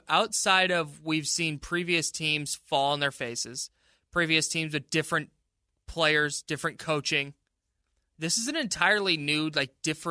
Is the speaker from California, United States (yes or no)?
yes; Bay Area, California, United States; Born and raised in the Bay Area.